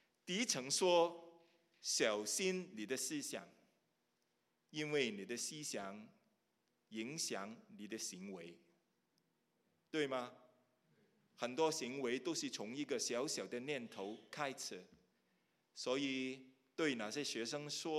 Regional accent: Hong Kong; Chinese is a second language; 就是我是香港出生，在香港长大。那个时候我们的国语都是不是太好啊

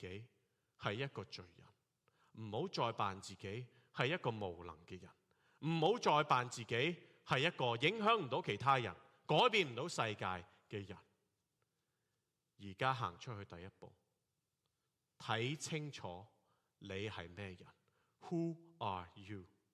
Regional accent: Hong Kong; 甚至我哋香港人听到有一段都可能有啲系诧异嘅

